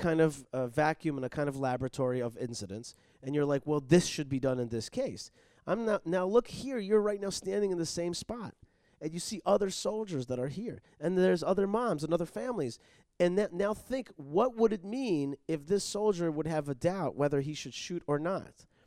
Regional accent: Wayne, New Jersey, United States; Yeah, so we had a natural rapport, you know, us New Jerseyans. And they're from Franklin Lakes, and I'm from Wayne.

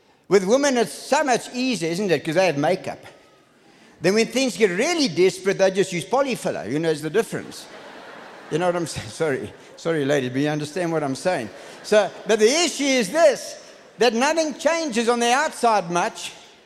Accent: South Africa; I'm a child of God before I'm a South African. I'm a child of God before I'm an English-speaking South African.

